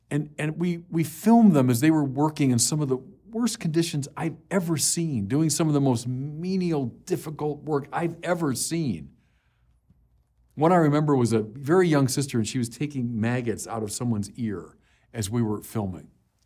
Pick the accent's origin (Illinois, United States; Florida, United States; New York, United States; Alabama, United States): Illinois, United States; Chicago; And at the time, I was from Chicago, and I'm light pollution everywhere.